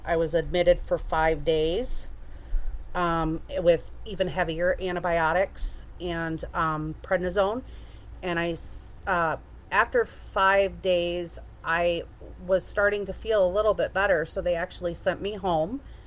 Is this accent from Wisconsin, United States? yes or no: yes; Wisconsin, United States; I am from Wisconsin, the mid-portion, upper portion.